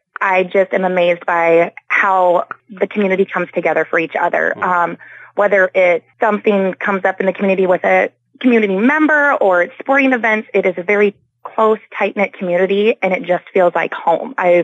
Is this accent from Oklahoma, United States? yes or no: no; Clarion, Iowa, United States; now in Humboldt, United States; I am originally from Clarion, and family brought me to Humboldt.